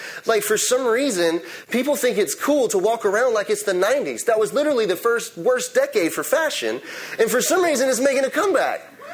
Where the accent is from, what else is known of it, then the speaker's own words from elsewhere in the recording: the South, United States; Like, I grew up in the South, and that is still a thing. If I go home and my hat is on at the table, I will get slapped in the face by my grandmother.